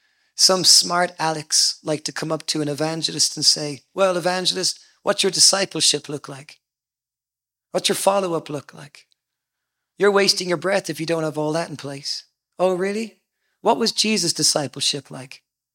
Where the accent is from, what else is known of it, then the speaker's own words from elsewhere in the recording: Munster, Ireland; now in United States; I am from County Cork, Ireland, and I'm a Republican.